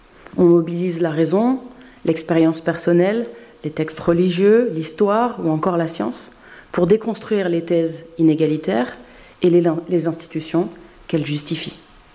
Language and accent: French; France; moved away as an adult; also born or lived in England / United States; J'ai passé, il est vrai, ces 20 dernières années en Angleterre et aux États-Unis, mais je suis née et j'ai grandi en France.